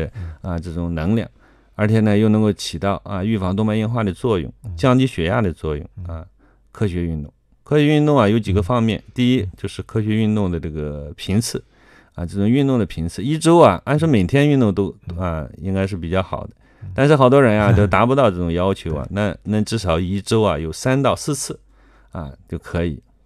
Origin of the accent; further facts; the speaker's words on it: Shandong, China; 尤其山东，我老家山东啊，山东那边高发